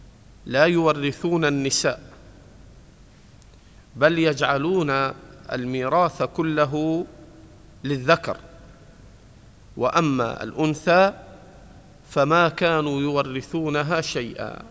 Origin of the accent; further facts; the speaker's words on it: Egypt; في بعض المناطق عندنا في مصر ما يورث الأرض